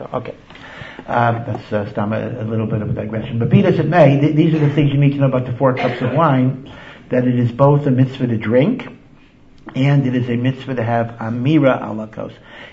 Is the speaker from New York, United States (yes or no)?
no; Hartford, Connecticut, United States; I grew up in Hartford, Connecticut